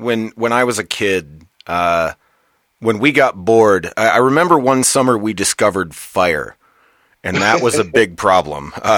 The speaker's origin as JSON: {"language": "English", "town": "Saginaw", "region": "Michigan", "country": "United States", "tie": "born or raised there", "said": "I was born in Michigan and kind of grew up in a city called Saginaw, and it's okay. About you know, it's about an hour and a half from Detroit, about a half hour from Flint"}